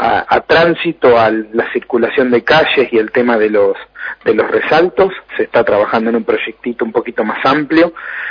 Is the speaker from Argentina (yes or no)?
yes; Empalme, Santa Fe, Argentina; Sí, yo soy de Empalme.